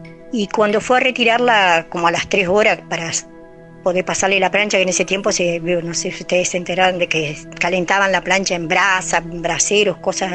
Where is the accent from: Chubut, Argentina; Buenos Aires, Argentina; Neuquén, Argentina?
Chubut, Argentina; Trelew; now in Río Negro, Argentina; Nosotros somos de Trelew, Chubut. Yo, en ese tiempo vivíamos ahí, ahora yo vivo acá en Río Negro, pero en ese tiempo mi familia se fue a Trelew, Chubut a vivir.